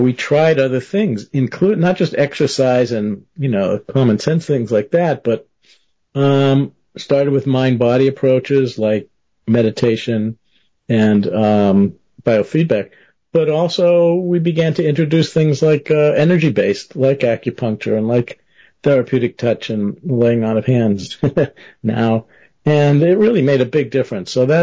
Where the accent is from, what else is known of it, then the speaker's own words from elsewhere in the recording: Boston, Massachusetts, United States; and I grew up in the Boston area.